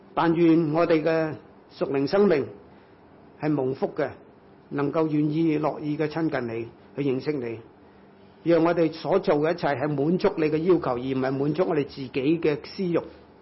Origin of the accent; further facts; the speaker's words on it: Hong Kong; 你早点回家就好，我们香港人文化不同